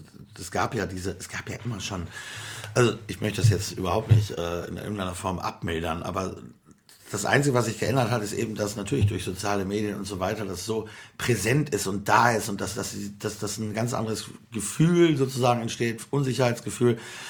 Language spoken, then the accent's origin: German; North Rhine-Westphalia, Germany; ich komme aus Nordrhein-Westfalen, wir haben das jedenfalls nicht gehört